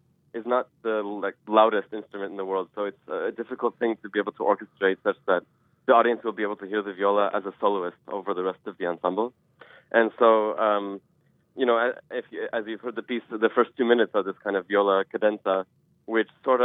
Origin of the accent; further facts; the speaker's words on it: Denver, Colorado, United States; now in Oakland, United States; Well, I grew up in Denver, Colorado, and now I'm living in Oakland, California